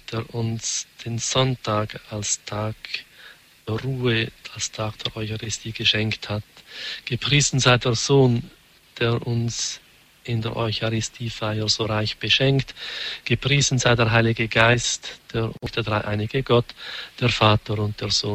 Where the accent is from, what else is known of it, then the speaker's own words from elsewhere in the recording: Switzerland; Bei uns in der Schweiz ist es wirklich ein bisschen eine Ideologie geworden